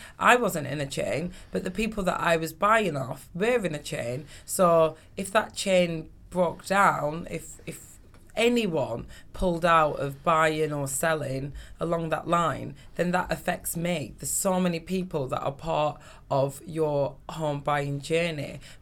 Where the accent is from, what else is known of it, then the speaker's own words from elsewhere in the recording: Blackburn, North West England, United Kingdom; we grew up in this three-bedroom terraced house in Blackburn.